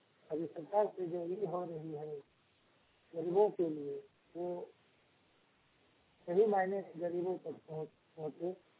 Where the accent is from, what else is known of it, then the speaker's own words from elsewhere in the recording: Chandankiyari, Jharkhand, India; प्यारी प्रखंड थाना चंदन प्यारी जिला बोकारो का रहने वाला हूँ।